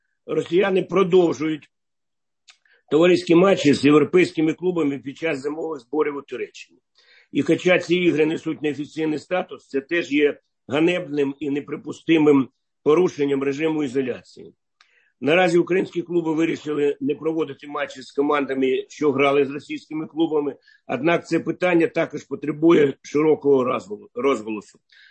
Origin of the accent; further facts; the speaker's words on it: Odesa, Odesa Oblast, Ukraine; Маріуполя та Херсона, моєї рідної Одеси.